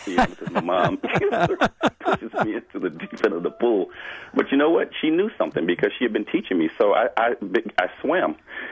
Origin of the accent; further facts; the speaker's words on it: Detroit, Michigan, United States; And I told my mom, you're right, growing up in Detroit